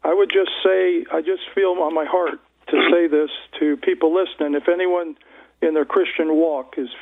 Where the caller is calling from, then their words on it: West Virginia, United States; West Virginia.